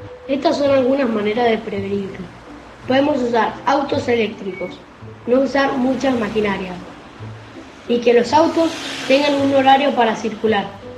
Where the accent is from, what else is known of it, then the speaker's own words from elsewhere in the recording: Mendoza, Argentina; soy de Mendoza y tengo 12 años y curso el séptimo.